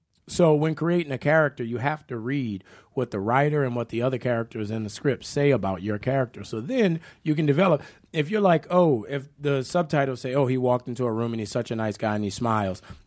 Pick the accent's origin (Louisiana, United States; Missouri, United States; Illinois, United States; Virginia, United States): Louisiana, United States; New Orleans; And, you know, I was from New Orleans. I wasn't from the Midwest. I wasn't from California. So my accent was very distinctive, you know.